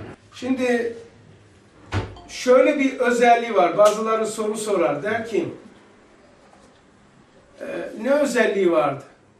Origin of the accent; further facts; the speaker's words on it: Black Sea Region, Turkey; Bizim memleket böyle, vadi ya böyle, Karadeniz böyle.